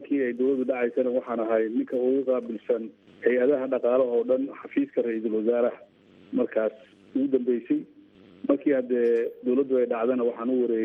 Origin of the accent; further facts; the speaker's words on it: Middle Shabelle, Somalia; also born or lived in Mogadishu; waxaan ku dhashay meel u dhow magaalada Mahabay ee ka tirsan gobolka Shabeellada Dhexe waxbarashadii meesha aan ku soo bilaabay gobolka Shabeellada Dhexe